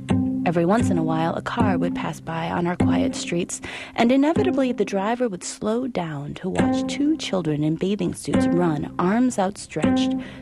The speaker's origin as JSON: {"language": "English", "town": "Oshkosh", "region": "Wisconsin", "country": "United States", "tie": "born or raised there", "said": "Growing up in Oshkosh, I had the fortune to have a mother who would say to my brother and me"}